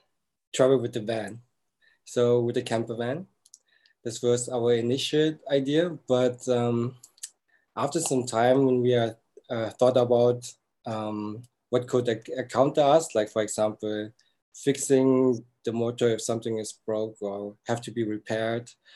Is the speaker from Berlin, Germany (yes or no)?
yes; Berlin, Germany; I also was born in Berlin and also raised in Berlin. I'm 35 years old.